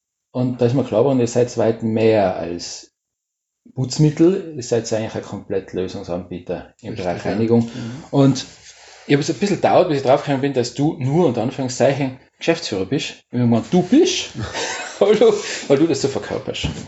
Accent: Tyrol, Austria; born there; so als gebürtiger Tiroler, was fällt dann da ein?

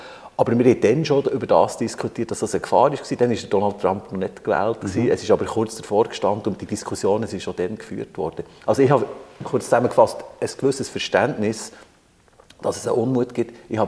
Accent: Bern, Switzerland; ich bin aus dem Berner Oberland, das ist jetzt nicht der Industriestandort par excellence, aber gerade Frutigen, wo wir sind

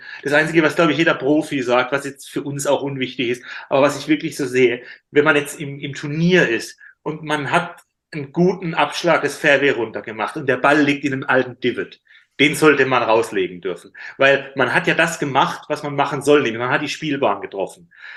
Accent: Karlsruhe, Baden-Württemberg, Germany; born or raised there

